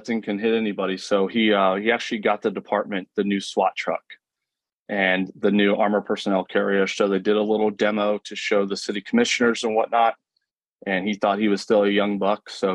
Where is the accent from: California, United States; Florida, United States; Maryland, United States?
Florida, United States; Orlando; I'm from Orlando, Florida. I grew up with the all-American family.